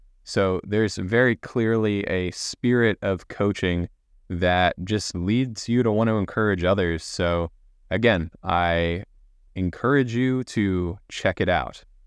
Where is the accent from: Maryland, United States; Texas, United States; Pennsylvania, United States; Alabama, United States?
Maryland, United States; Baltimore; Lisa and I met in my hometown of Baltimore, Maryland back in 2018